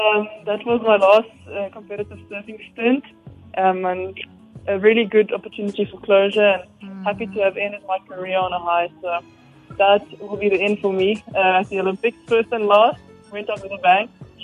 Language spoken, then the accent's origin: English; Western Cape, South Africa; I'm proudly South African, especially living in the Garden Route, the place that I call home.